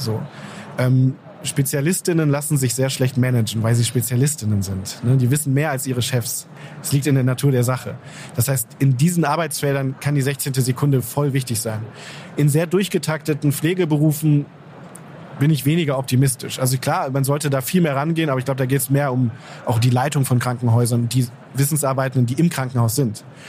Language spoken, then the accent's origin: German; Düsseldorf, North Rhine-Westphalia, Germany; now in Hamburg, Germany; Eschweiler, ich komme aus Düsseldorf.